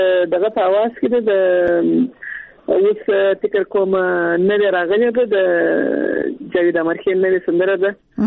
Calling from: Kandahar, Afghanistan; له کندهار ولایت څخه اړیکه نیولې.

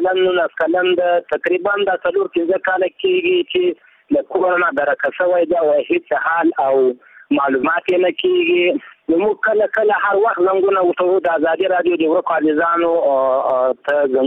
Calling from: Iran; زه خپله اوس په ایران کې یم د ایران مې زنګ تماس نیولی ده.

